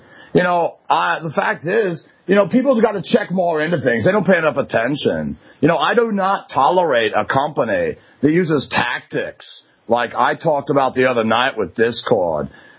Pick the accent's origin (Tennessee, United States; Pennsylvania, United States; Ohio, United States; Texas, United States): Pennsylvania, United States; I'm from Pennsylvania.